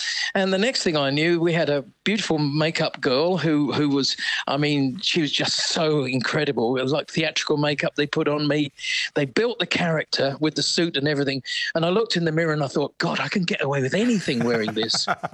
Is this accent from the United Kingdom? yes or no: yes; Shoreham-by-Sea, South East England, United Kingdom; I remember in my hometown of Shoreham-by-Sea, we had a youth club.